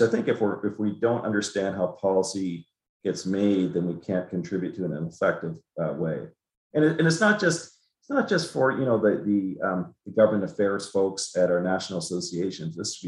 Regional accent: Bridgewater, Nova Scotia, Canada; an example, originally from Canada. So this small independent pharmacy where I briefly worked in my hometown of Bridgewater, Nova Scotia, this June

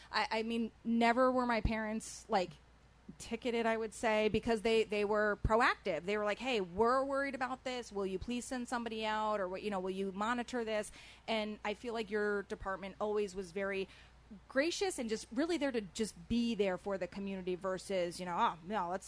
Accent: Fairfield, United States; I mean, I'm a little biased because I grew up in Fairfield.

